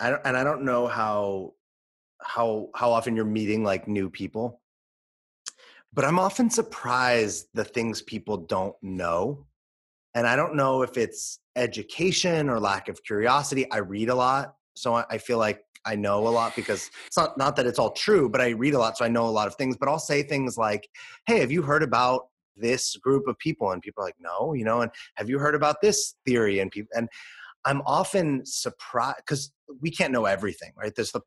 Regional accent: Los Angeles, California, United States; You brought up a controversial point that growing up in Los Angeles, like I automatically was always for like a woman's right to choose.

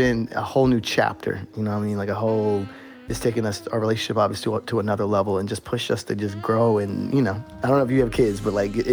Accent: Washington, District of Columbia, United States; I think also just growing up in Washington, D.C., these are conversations and things that we grew up kind of discussing deeply, right?

